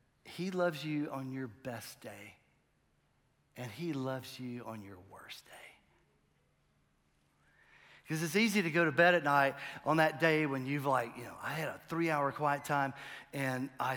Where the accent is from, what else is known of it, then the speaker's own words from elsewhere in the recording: Smithfield, North Carolina, United States; I grew up in Smithfield. I knew everybody. They knew me. Life was good. Parents divorced. I moved to Raleigh for 1 year